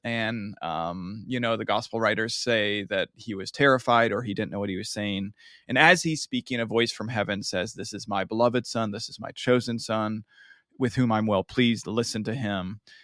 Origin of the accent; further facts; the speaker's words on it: Minnesota, United States; now in Kansas City, United States; I grew up in Minnesota. What do I love? So I grew up a Minnesota Vikings fan.